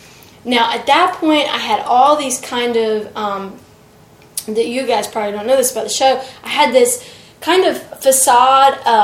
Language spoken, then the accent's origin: English; Mooresville, North Carolina, United States; I grew up near Charlotte in a little town, Mooresville, North Carolina. We weren't originally from there, but we moved there after my father died.